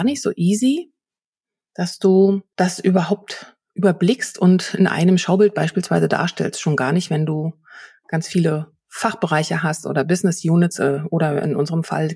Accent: Berlin, Germany; Ich komme aus Berlin, weißt du? In Berlin sind wir das gewohnt.

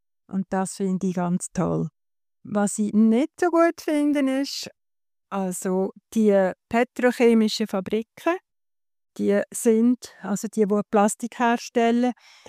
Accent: Switzerland; wir sind hier als Schweizer

